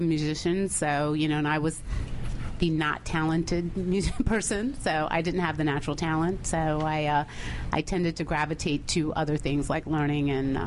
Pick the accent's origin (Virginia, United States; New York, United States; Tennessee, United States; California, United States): Virginia, United States; Manassas; Manassas, Virginia.